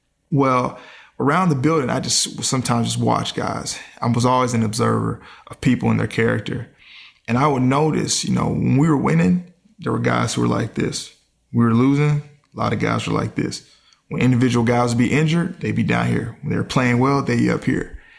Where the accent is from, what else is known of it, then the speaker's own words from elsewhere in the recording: Mississippi, United States; I grew up in the South where, you know, in Mississippi, you know, growing up